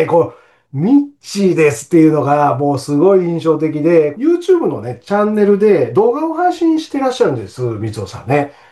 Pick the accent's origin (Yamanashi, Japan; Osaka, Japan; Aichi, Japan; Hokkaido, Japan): Osaka, Japan; 僕も大阪出身ですけどね。